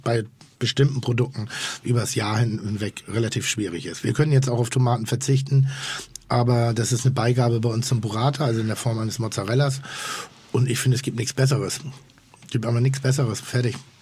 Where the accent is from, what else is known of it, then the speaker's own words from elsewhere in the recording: Northern Germany, Germany; Und ich bin ja Norddeutscher